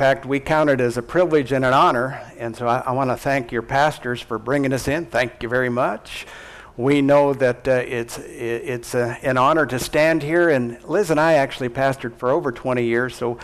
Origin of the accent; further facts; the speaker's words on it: Forsyth, Montana, United States; also born or lived in South Carolina / Nepal; But we came back from Nepal, and we ended up pastoring in my hometown of Forsyth, Montana. That's about 100 miles east of Billings.